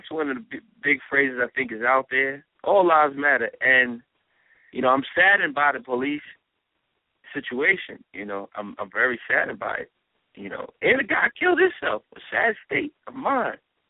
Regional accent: Brooklyn, New York, United States; Two police officers was executed in Brooklyn. My hometown, place where I do the broadcast from, in Davison.

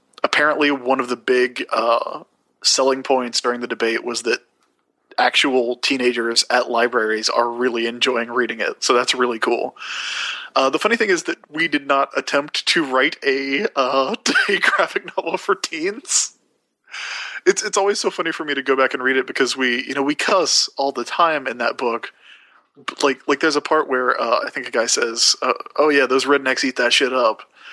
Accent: the South, United States; We're from the South, so we call it YALSA.

